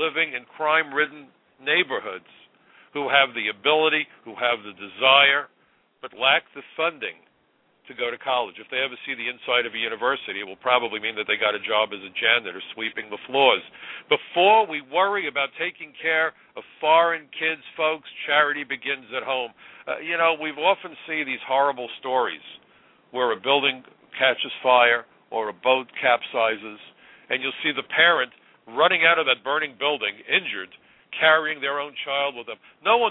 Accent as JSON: {"language": "English", "country": "United States", "said": "But as an American, I have a tuning knob."}